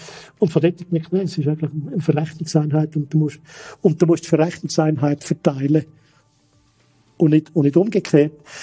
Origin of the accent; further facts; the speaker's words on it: Switzerland; man muss sich ein bisschen schämen als Schweizer.